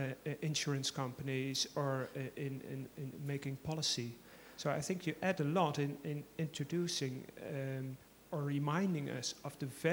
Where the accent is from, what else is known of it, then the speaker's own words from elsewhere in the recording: Utrecht, Netherlands; English is a second language; from the Netherlands, Utrecht, and a psychiatrist.